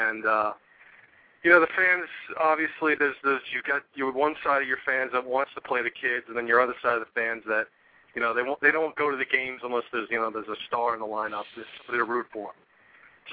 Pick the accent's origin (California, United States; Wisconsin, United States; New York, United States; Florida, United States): New York, United States; Long Island; now in Tucson, United States; I am. I grew up on Long Island, though.